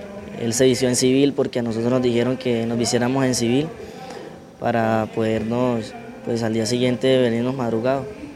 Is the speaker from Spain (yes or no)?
no; Pelaya, Cesar, Colombia; Yo soy de Pelaya César.